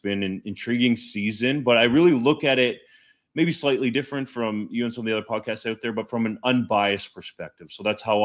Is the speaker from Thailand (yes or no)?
no; Canada; Yes, I'm a Canadian.